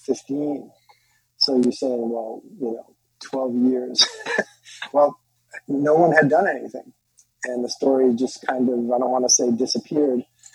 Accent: Rhode Island, United States; I came from the rock world and I'm from Rhode Island.

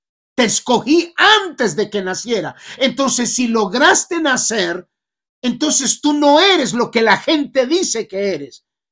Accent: Medellín, Antioquia, Colombia; born there; soy colombiano en la ciudad de Medellín donde yo nací.

